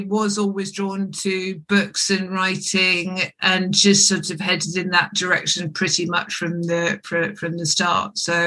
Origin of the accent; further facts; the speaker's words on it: London, United Kingdom; also born or lived in Scotland; I was born in London, mother Scottish from Lanarkshire, father English from Gloucester, Gloucestershire, Forest of Dean. And so I sort of grew up half and half, urban, half rural. We were up in Scotland as much as we were down in London.